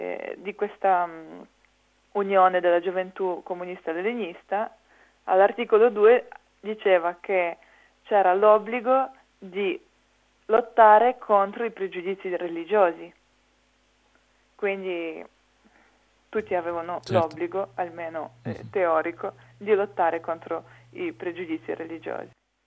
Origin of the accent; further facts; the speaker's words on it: Ukraine; Italian is a second language; now in Italy; in Ucraina sto parlando, il mio paese d'origine